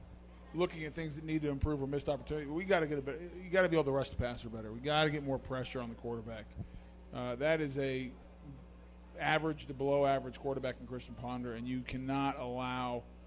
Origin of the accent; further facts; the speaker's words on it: Denver, Colorado, United States; And I remember growing up in Denver, they were trying to get rid of John Elway